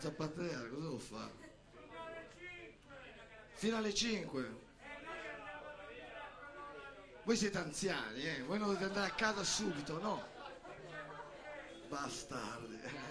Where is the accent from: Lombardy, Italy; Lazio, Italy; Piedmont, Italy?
Piedmont, Italy; Turin; sono di Torino